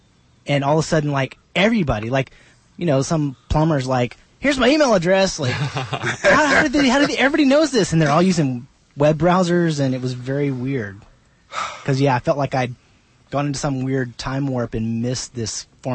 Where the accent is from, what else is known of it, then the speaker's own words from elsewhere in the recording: Texas, United States; And so I was back at my hometown in Central Texas, where there was no internet connection.